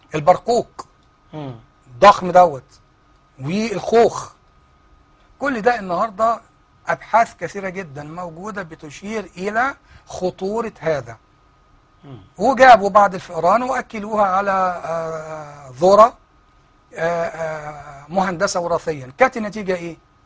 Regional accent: Egypt; في المركز الإسلامي العالمي اللي موجود عندنا في مصر

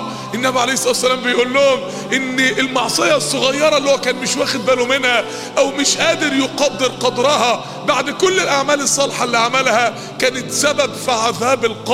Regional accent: Mansoura, Dakahlia, Egypt; كل ما نادي كان مهجور عندنا في المنصورة دخلته كده من أيام

